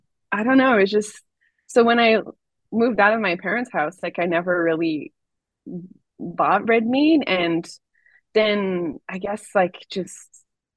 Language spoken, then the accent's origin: English; Quebec, Canada; I'm from Quebec, and where I'm from, I'm not from Montreal. People assume I am, but I'm not. I'm from the, it's not northern because northern is really far, but it's as north, I don't know.